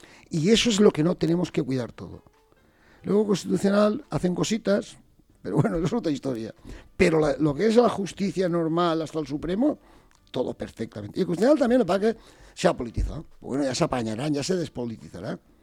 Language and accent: Spanish; Spain; España, yo como español, a mí no me quiero que me gobierne Junts.